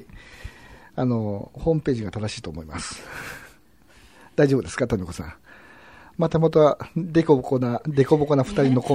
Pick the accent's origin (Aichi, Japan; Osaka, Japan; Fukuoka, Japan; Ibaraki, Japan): Aichi, Japan; 私愛知県人なんで、まあ、愛知県の様子は一番よく知ってるつもりでいるんですけどもね